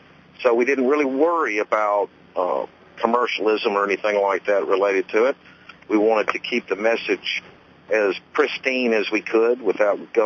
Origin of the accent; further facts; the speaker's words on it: Mississippi, United States; Well, you know, I've lived in Jackson. I'm from Mississippi originally, and I've lived here most of my life, except for a few years overseas and in Washington and Los Angeles when I was in school.